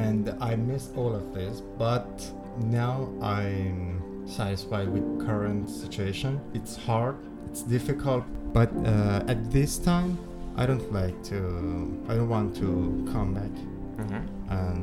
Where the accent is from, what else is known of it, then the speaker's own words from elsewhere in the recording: Iran; Yes, I'm from Iran.